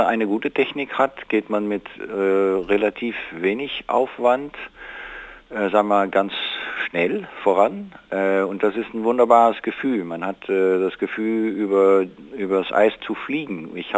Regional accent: Netherlands; German is a second language; Das verstehen wir als Holländer eigentlich kaum.

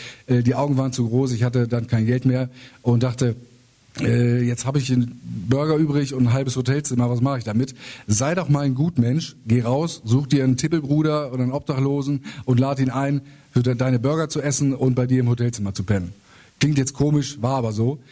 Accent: North Rhine-Westphalia, Germany; Ich komme aus dem Kreis Minn-Lübbecke. Das ist der Arsch der Welt und wenn es nicht der Arsch der Welt ist, von da kann man es verdammt gut riechen.

